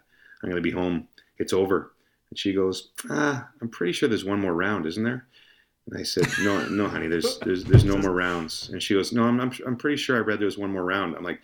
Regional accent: Ottawa, Ontario, Canada; born there; also born or lived in Edmonton; So I was an RCMP kid. So in my younger years, I was everywhere. My dad kept getting transferred. I was born in Ottawa, moved to Edmonton as a child.

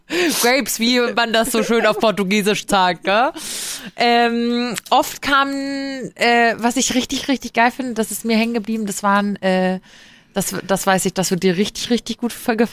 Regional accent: Giessen, Hesse, Germany; wie das hier in Gießen, so in meiner Heimatstadt so ist, samstags ist immer Markt.

